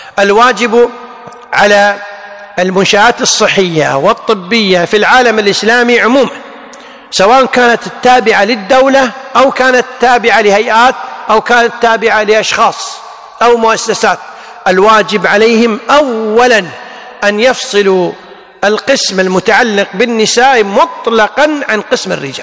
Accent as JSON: {"language": "Arabic", "country": "Kuwait", "said": "وعندنا في الكويت"}